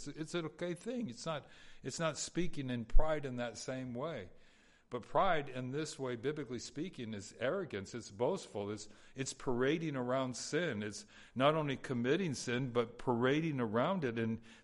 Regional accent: California, United States; Knott's Berry Farm was a place we went to growing up in Southern California.

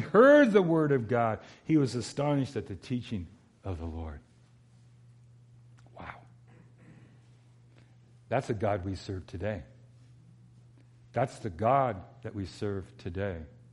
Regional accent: United States; I grew up in Southeast LA.

